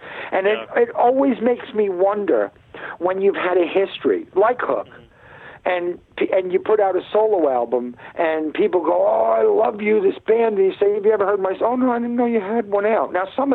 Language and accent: English; New York, United States; You could set your watch by them when I grew up in New York.